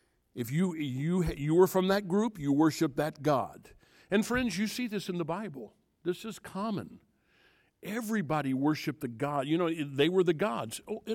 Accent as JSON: {"language": "English", "country": "United States", "tie": "born or raised there", "said": "I grew up in America. Some of you didn't. That's fine. I grew up here"}